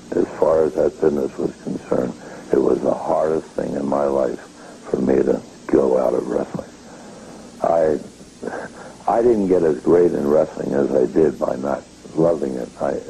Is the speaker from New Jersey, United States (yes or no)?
yes; Camden, New Jersey, United States; See, I'm born and raised in Camden